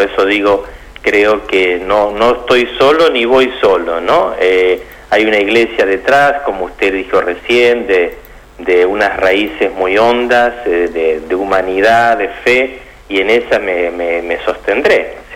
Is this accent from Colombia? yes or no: no; Rosario, Santa Fe, Argentina; hace 11 años que no estoy, así bien. Que tendré que meterme de a poquito, ¿no? Pero sí, bueno, sí, soy santafesino, rosarino, así que para mí es una alegría grande volver a la provincia.